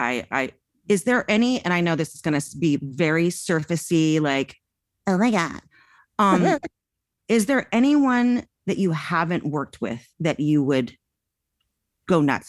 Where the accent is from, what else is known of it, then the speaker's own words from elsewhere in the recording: Laurel Canyon, California, United States; I'm from Laurel Canyon. I'm a Laurel Canyonite, and I've been here my whole life. I've never left the canyon.